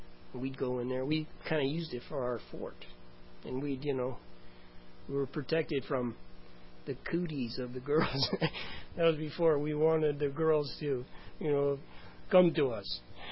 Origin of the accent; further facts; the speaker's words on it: Clinton Township, United States; Growing up in Clinton Township, one of our friends had a bomb shelter.